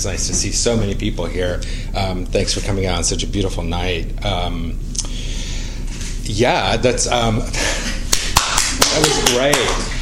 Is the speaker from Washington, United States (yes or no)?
no; California, United States; also born or lived in New York City; I grew up in California and touched a car like once in New York City, in 15 years in New York City, and I'm still not used to it.